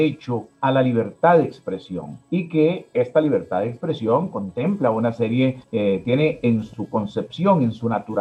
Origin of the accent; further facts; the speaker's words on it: Costa Rica; como costarricenses, nos debemos sentir muy orgullosos